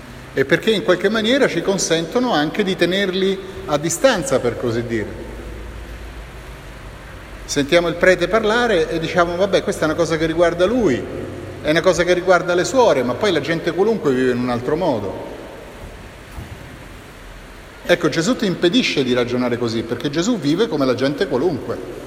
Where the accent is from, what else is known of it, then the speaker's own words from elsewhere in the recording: Rome, Lazio, Italy; Io sono di Roma, sono qui in vacanza.